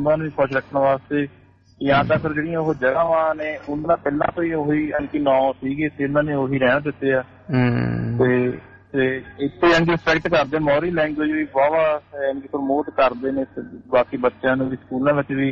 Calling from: New Zealand; ਮੈਂ ਜੀ ਨਿਊਜ਼ੀਲੈਂਡ ਤੋਂ ਬੋਲਦਾ

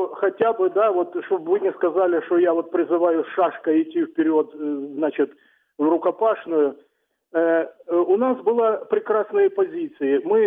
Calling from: Dnipro, Dnipropetrovsk Oblast, Ukraine; город Дніпр.

